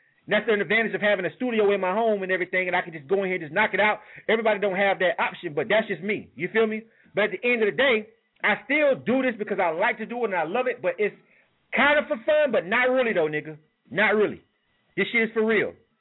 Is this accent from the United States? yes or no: yes; Southern US, United States; I'm from the South, born and raised. I don't necessarily like everything that come out of the South.